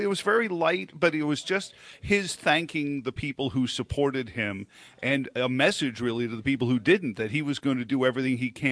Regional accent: New York City, New York, United States; I grew up in Queens. I grew up in New York City.

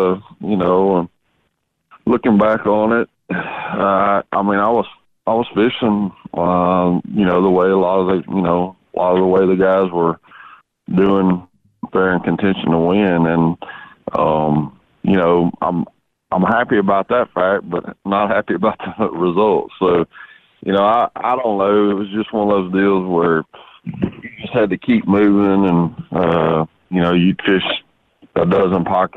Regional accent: Texas, United States; Yeah, you know, I'm from Texas, and, you know, the law is in Texas, if you can float it, you can boat it.

